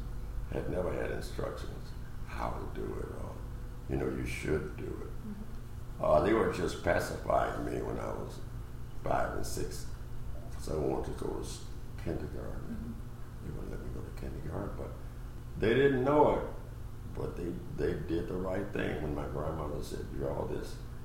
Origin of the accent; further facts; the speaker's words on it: Birmingham, Alabama, United States; Well, I'm from Alabama. Birmingham. You ever heard of Birmingham?